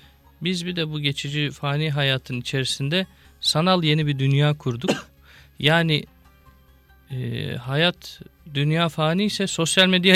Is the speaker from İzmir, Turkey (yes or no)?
no; Istanbul, Turkey; İstanbul'da doğdum büyüdüm, Zeytinburnu'da.